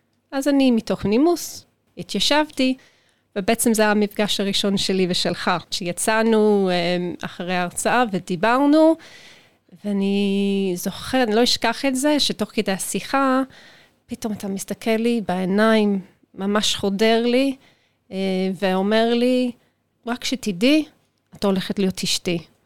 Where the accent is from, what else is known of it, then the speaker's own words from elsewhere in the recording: London, United Kingdom; moved away as an adult; now in Israel; אני נולדתי וגדלתי באנגליה, בפרברים של לונדון, מקום ירוק ויפה, גדלתי במשפחה קטנה, מלוכדת.